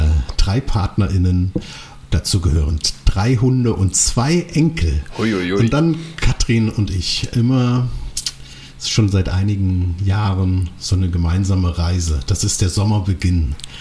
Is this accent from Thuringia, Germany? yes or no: yes; Thuringia, Germany; ich komme ja aus Thüringen